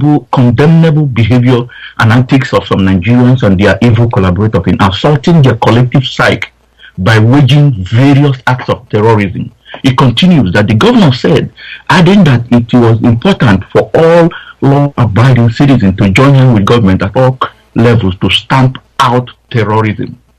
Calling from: Houston, Texas, United States; I'm calling from Houston. Can you hear me?

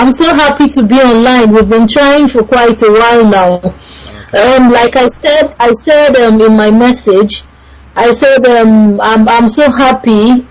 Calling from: Bremen, Germany; I'm calling from Bremen, Germany.

